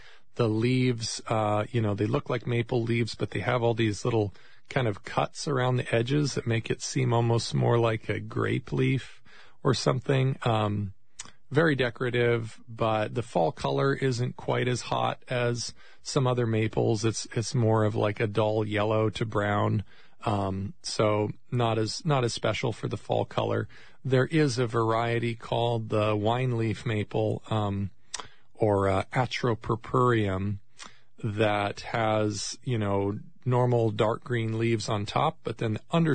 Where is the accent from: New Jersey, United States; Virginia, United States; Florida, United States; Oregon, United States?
Oregon, United States; I grew up in Oregon and, spent many hours as a boy, swinging on a rope swing